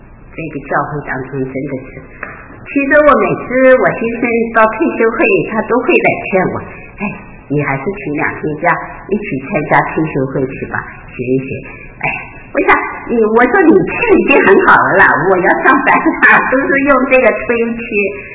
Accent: China; 我们说，我因为我们是大陆的，可能大陆的像

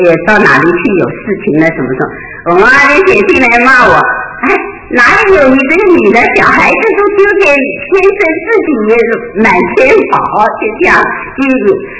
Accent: China; 我们说，我因为我们是大陆的，可能大陆的像

